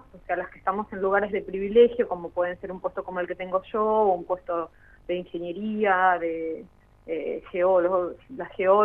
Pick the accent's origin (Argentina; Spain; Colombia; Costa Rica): Argentina; Bahía Blanca, Buenos Aires Province; now in Catriel, Argentina; trabajo acá en Catriel. La verdad que estoy de Bahía Blanca, pero bueno, el trabajo me trajo hasta acá.